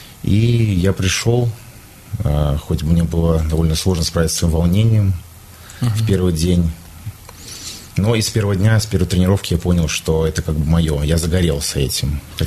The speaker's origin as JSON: {"language": "Russian", "town": "Mogilev", "region": "Mogilev Region", "country": "Belarus", "tie": "born or raised there", "said": "я сам с Могилева, я родился в Могилеве"}